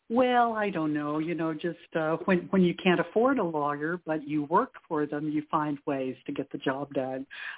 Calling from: British Columbia, Canada; Yes, I'm in British Columbia, Canada.

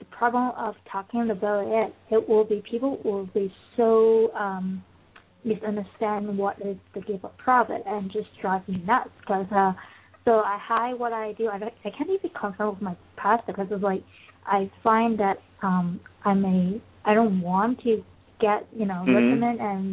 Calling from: British Columbia, Canada; British Columbia.

